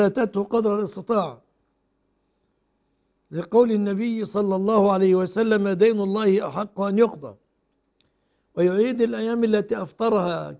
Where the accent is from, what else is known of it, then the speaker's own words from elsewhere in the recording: Egypt; وأسأل الله أن يحفظ بلادنا مصر